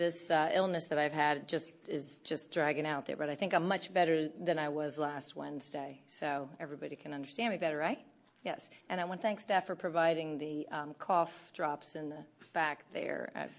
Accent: Fairfax, Virginia, United States; Almost 18 years being in this county, in my entire lifetime, because I grew up in Fairfax, it seems like it's been overcrowded

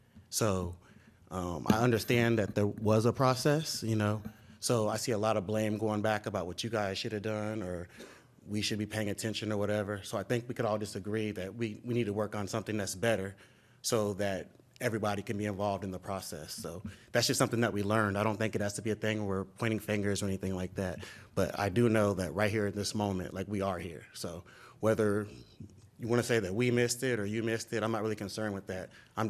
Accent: Columbia, United States; I'm born and raised in Columbia, K through 12.

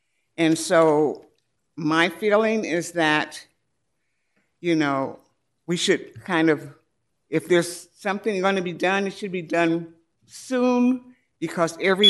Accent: Russell City, California, United States; I was raised in Russell City for almost 30 years, or lived in Russell City.

